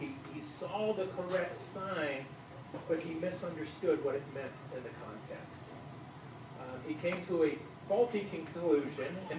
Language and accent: English; California, United States; I'm from Southern California, so I duck.